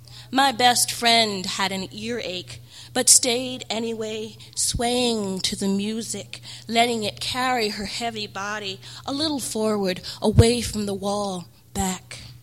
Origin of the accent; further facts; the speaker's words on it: Bronx, New York, United States; also born or lived in London, United Kingdom; I was born in London, but I grew up basically in the Bronx.